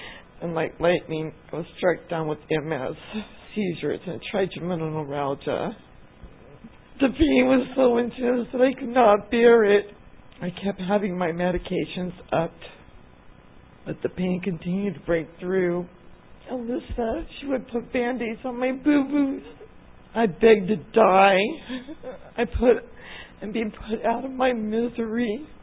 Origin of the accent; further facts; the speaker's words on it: California, United States; Good morning. I grew up in Port Wayne, California, with my mother, my father, and my three sisters.